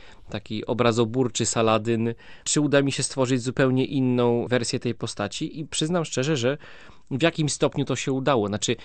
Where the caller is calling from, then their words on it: Łódź, Łódź Voivodeship, Poland; Ja jestem z Łodzi.